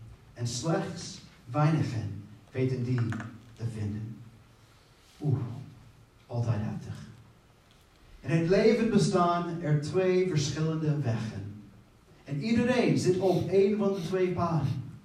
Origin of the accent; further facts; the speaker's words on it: Netherlands; moved away as an adult; Ja, voor onze gasten, ik kom uit Nederland. Ik verwacht dat dat heel duidelijk is. Maar ik ben hier al nu ja, bijna 10 jaar.